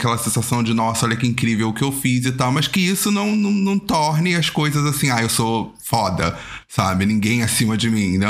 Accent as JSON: {"language": "Portuguese", "region": "Rio de Janeiro", "country": "Brazil", "said": "que eu venho do Complexo do Alemão."}